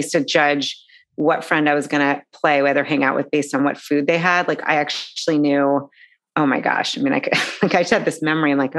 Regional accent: Boston, Massachusetts, United States; I grew up in the Boston area.

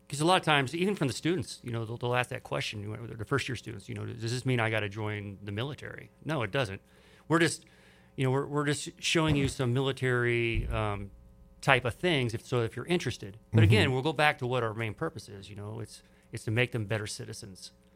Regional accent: Mattoon, Illinois, United States; So I grew up in Mattoon, Illinois, so Mattoon High School.

